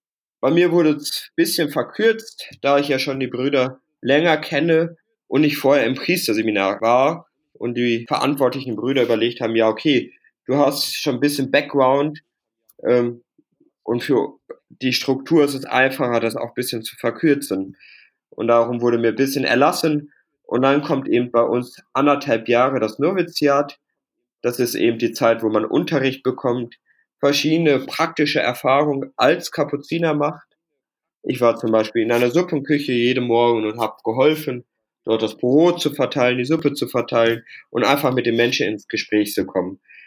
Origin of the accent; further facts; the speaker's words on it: Münster, North Rhine-Westphalia, Germany; in der Region, wo ich herkomme, in Münster.